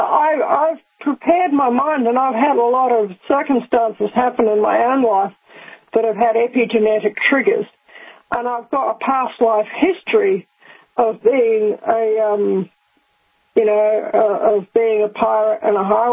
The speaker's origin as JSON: {"language": "English", "country": "New Zealand", "lives_now": "Australia", "said": "I am a New Zealander, although I live in Australia and I'm also an Australian as well. I'm a dual national."}